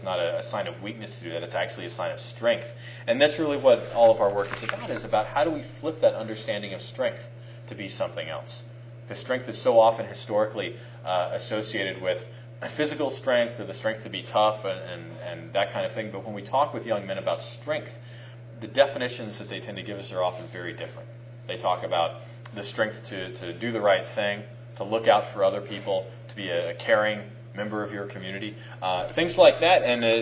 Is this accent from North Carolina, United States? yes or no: yes; North Carolina, United States; I mean, I'm from the South, but I'm not from the Deep South like Tallahassee.